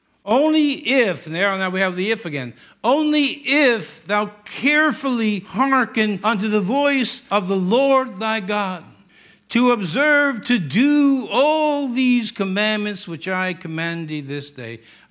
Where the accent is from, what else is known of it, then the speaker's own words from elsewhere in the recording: Yonkers, New York, United States; Me, I'm from Yonkers.